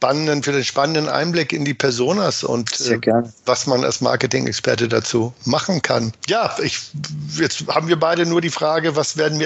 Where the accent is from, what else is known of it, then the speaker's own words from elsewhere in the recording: Northern Germany, Germany; now in Hamburg, Germany; Ich bin Norddeutscher.